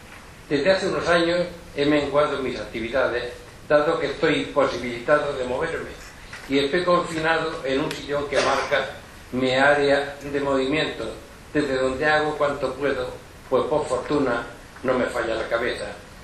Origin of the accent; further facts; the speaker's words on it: Alhama de Murcia, Region of Murcia, Spain; Mazarrón y Alama, mi ciudad natal, me tuvieron en diferentes años como pregonero de sus fiestas patronales